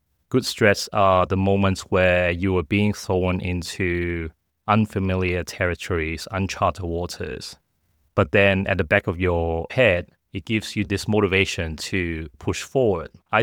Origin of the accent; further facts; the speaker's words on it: Hong Kong; also born or lived in Australia; I was born and raised in Hong Kong and had an opportunity to study abroad. So I did spend about 10 years, like a decade, living in Australia.